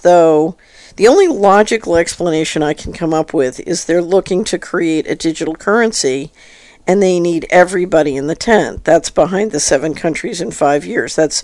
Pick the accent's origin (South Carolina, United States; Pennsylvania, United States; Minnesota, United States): Pennsylvania, United States; Philadelphia; I grew up in Philadelphia